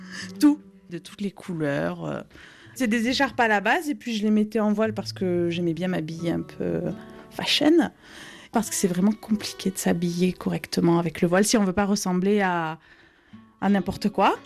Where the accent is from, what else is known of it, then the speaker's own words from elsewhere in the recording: France; Je suis française et la France ne m'accepte pas à part entière. Il faut que j'enlève une part de moi, ma part religieuse, pour être acceptée.